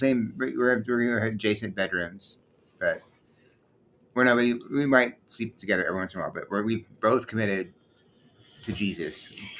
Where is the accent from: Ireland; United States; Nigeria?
Ireland; You can be Irish. I mean, I'm Irish, and being Irish isn't necessarily a sin issue.